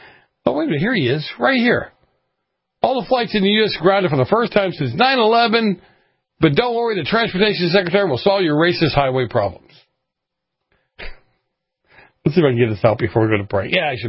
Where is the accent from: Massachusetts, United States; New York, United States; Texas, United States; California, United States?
Massachusetts, United States; Boston; So I don't know where Pete grew up. I grew up in Boston.